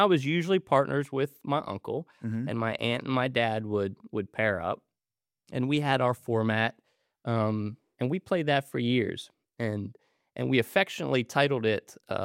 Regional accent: Pennsylvania, United States; the origins of a proud Western Pennsylvanian. You grow up in this culture of black and gold.

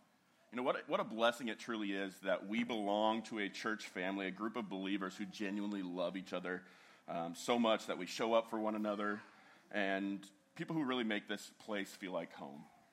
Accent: West Coast, United States; I grew up on the West Coast, so we have mountains over there.

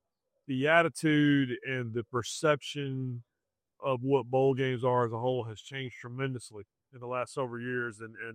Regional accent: the South, United States; accent: Southern; Yeah, when I lived in New England, everybody made fun of my Southern accent.

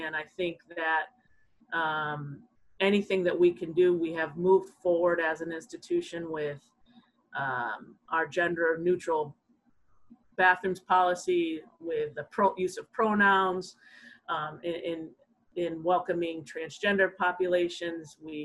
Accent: Midwest, United States; I'm from the Midwest, and one of the things that attracted me to the University of New Haven when I came here as a student athlete many years ago

